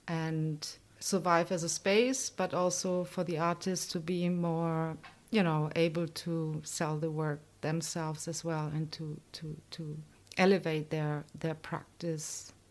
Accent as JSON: {"language": "English", "region": "Berlin", "country": "Germany", "second_language": "English", "lives_now": "London, United Kingdom", "said": "I'm from Germany, but I'm coming from Berlin, and space at the time in 2005 wasn't such a problem."}